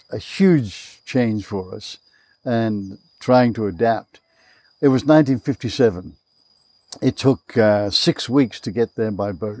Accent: United Kingdom; accent: British; moved away; these bullies came in and started taunting me because of my British accent, and I was obviously an immigrant, didn't fit in.

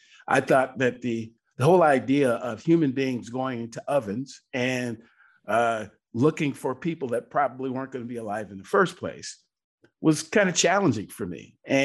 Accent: Seattle, Washington, United States; now in Atlanta, United States; So I currently live in the outskirts of Atlanta, Georgia. I'm originally from Seattle, though, of all places in the U.S., and I moved here a number of years ago.

